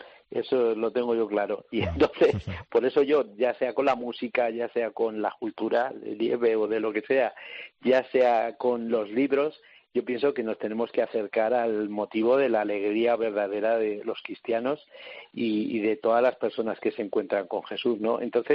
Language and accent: Spanish; Salamanca, Castile and León, Spain; Bueno, yo soy de Salamanca